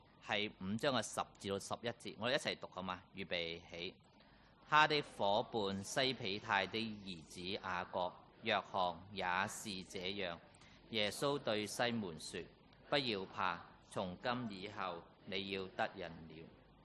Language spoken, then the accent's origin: Cantonese; Hong Kong; 我香港人呢